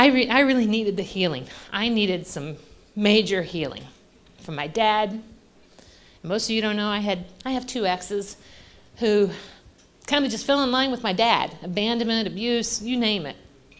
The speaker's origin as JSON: {"language": "English", "town": "Lexington", "region": "Kentucky", "country": "United States", "said": "I'm originally from Kentucky, Lexington, where my friends here are from."}